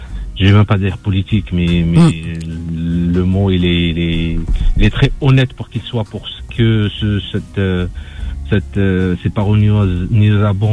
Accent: Algeria; born there; Moi, je suis né en Algérie, mais mon père il était là avec ma mère. Après, ils sont rentrés.

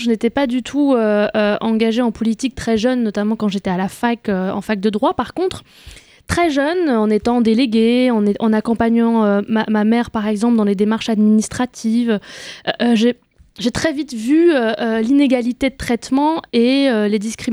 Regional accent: Saint-Denis, Île-de-France, France; Mes deux grands frères sont nés au Maroc, mais en tout cas, mon petit frère et moi, on est nés à Saint-Denis. On y a fait toute notre scolarité

